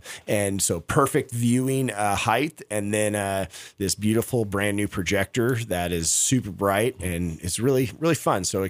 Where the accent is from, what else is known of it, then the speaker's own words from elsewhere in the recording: Minnesota, United States; Yeah, Osseo Senior High, which is a northwest suburb of the Twin Cities.